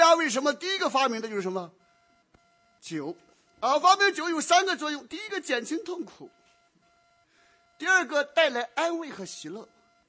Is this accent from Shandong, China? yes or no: yes; Shandong, China; 这个我们山东人还有这个酒文化